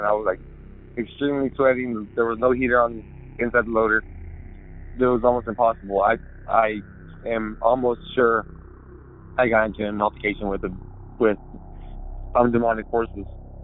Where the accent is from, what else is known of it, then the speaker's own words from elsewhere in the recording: California, United States; I'm from California.